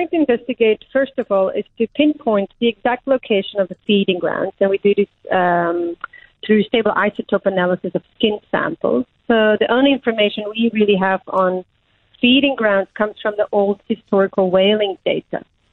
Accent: Belgium; Yeah, it's a Flemish name. I'm from Belgium.

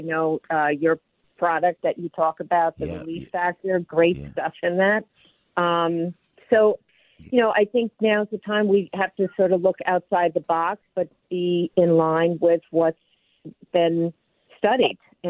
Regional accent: Warren Township, New Jersey, United States; also born or lived in Manhattan; I grew up in Warren Township. I originally was born in Manhattan. Wow. I grew up in Somerset County.

